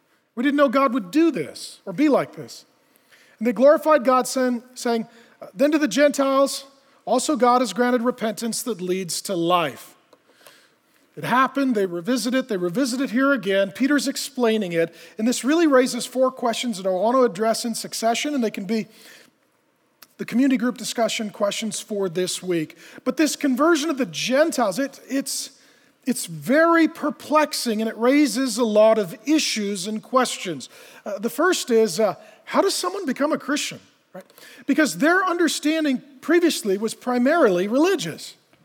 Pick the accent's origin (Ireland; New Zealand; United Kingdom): Ireland; Being Irish is not my thing. It's just part of my tradition. It's something that I inherited, but it's not a big thing to me.